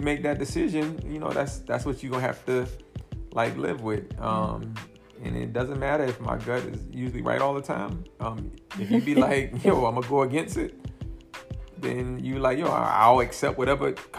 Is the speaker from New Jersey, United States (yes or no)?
no; South Carolina, United States; Even though I'm from South Carolina.